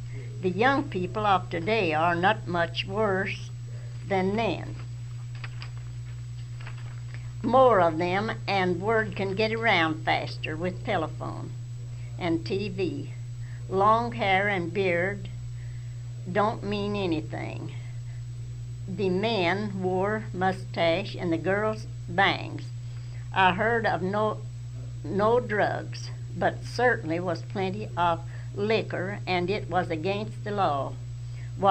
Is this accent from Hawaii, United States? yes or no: no; Catoosa, Oklahoma, United States; also born or lived in Arkansas; I come to Oklahoma, to Catoosa, October the 27th, 1907. I was born in Arkansas, Carroll County, in 1983. I come here with my mother and father, seven brothers and sisters.